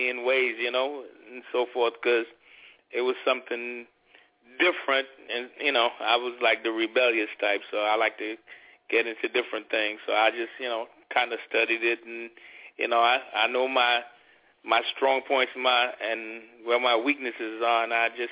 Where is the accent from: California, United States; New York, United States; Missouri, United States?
New York, United States; Brooklyn; also born or lived in Trinidad; coming from the Caribbean. I was born in Trinidad, then, you know, went to high school and everything in Brooklyn.